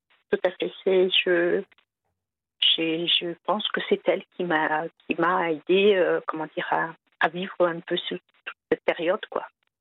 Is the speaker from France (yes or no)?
yes; France; born there; moi, j'ai été conçue dans ce pays et je suis née en France.